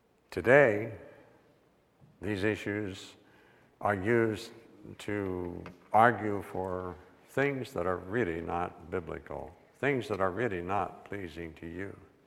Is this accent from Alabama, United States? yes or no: no; West Virginia, United States; I grew up in West Virginia, out in the Eastern Panhandle, I was in a position where the bumper between the South and the North went right across our household.